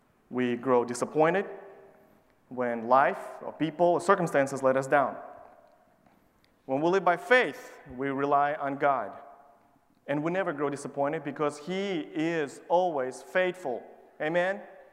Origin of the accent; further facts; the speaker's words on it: Kazakhstan; To Kazakhstan. My home country.